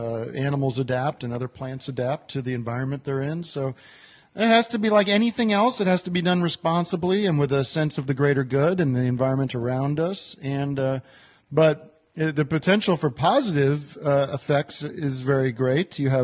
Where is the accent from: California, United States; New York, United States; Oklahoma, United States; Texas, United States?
New York, United States; Brooklyn; Hey, how you doing? I'm from Brooklyn.